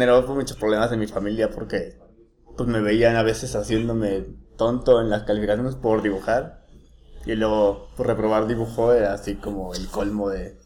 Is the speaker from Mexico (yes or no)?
yes; Monterrey, Nuevo León, Mexico; also born or lived in Mexico City; Pues roté un poquito entre Monterrey y la Ciudad de México.